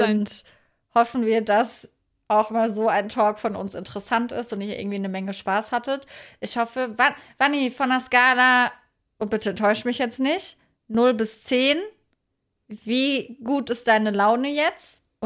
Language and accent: German; Neustadt an der Weinstraße, Rhineland-Palatinate, Germany; born there; nein, ich komme gebürtig aus Neustadt an der Weinstraße.